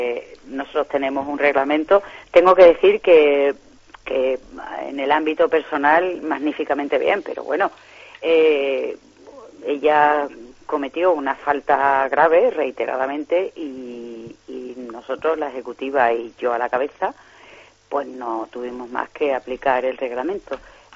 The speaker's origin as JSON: {"language": "Spanish", "town": "Salamanca", "region": "Castile and León", "country": "Spain", "said": "soy salmantino"}